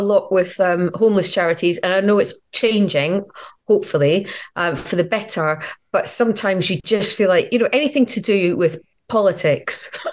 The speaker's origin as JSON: {"language": "English", "region": "Scotland", "country": "United Kingdom", "lives_now": "London, United Kingdom", "said": "So because I live in London, I'm from Scotland."}